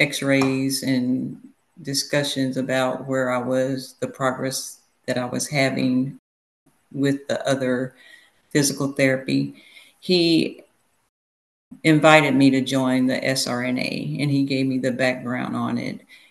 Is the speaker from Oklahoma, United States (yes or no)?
yes; Tulsa, Oklahoma, United States; born there; now in Houston, United States; I am from Houston, Texas, but I was born in Oklahoma, in Tulsa, Oklahoma, went to school in Norman, Oklahoma, then moved to the Dallas area, and now we're settling down in the Houston Metroplex.